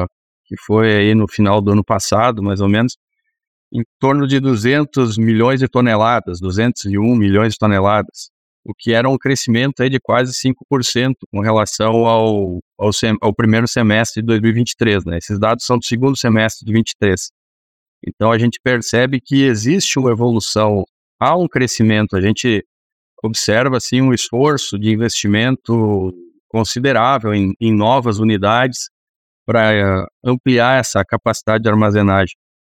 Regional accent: Faxinal do Soturno, Rio Grande do Sul, Brazil; now in Panambi, Brazil; Eu não sou natural aqui de Panambi, sou de uma cidade próxima aqui, que se chama Faxinal do Soturno. Vim para cá, na época, para trabalhar em uma outra empresa e acabei ficando, né?

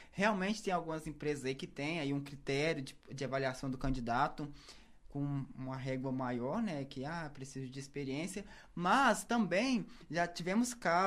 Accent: Goiânia, Goiás, Brazil; E a maioria deles é de Belo Horizonte. Eu sou de Goiânia.

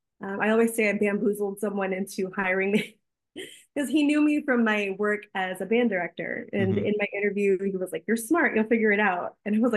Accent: Houston, Texas, United States; now in Fort Worth, United States; No, I grew up in Houston in a suburb of a suburb of a suburb of Houston.

